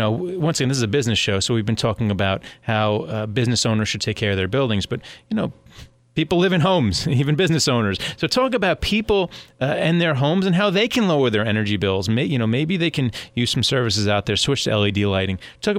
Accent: Westbury, New York, United States; growing up in Westbury, Long Island, the thermostat was that button

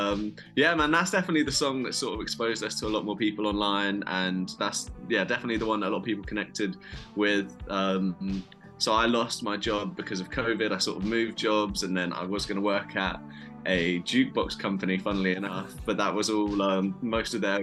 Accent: Ealing, London, United Kingdom; Yeah, so, I mean, me and my brother who plays bass are from London. We're from Ealing, but that's not really where the band is from.

